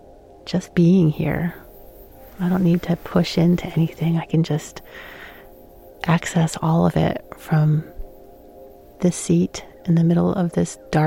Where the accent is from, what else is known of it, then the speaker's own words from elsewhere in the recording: New York City, New York, United States; I grew up in New York City, and I felt comfortable on the lit streets, even late at night.